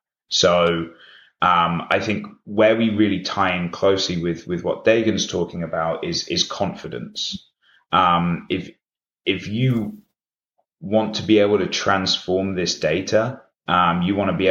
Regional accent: United Kingdom; So we're headquartered in the UK, hence my accent.

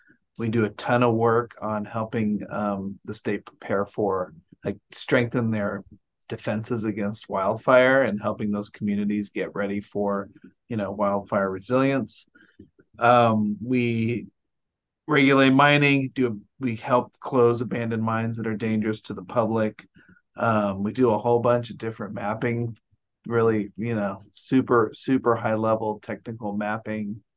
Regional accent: Sacramento, California, United States; I grew up in Sacramento. I've seen the different weather patterns.

